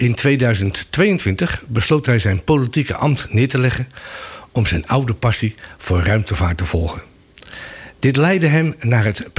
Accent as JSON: {"language": "Dutch", "town": "Rotterdam", "region": "South Holland", "country": "Netherlands", "tie": "born or raised there", "said": "Ik ben ook geboren en getogen in Rotterdam. Nou, maar mijn voorouders kwamen uit Groningen en Friesland."}